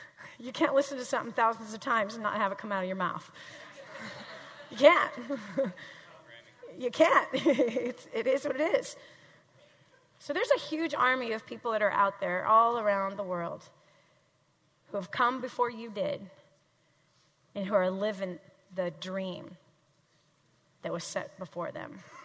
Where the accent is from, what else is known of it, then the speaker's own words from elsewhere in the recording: Midwest, United States; my mom's heavy, our all of our family, we're from Midwest. We're Midwesterners, we're heavy.